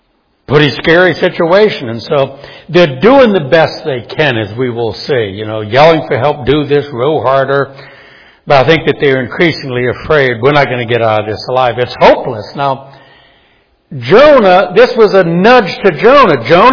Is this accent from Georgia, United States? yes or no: no; New Orleans, Louisiana, United States; I grew up in New Orleans, and I still remember 1965 when Hurricane Betsy hit the city.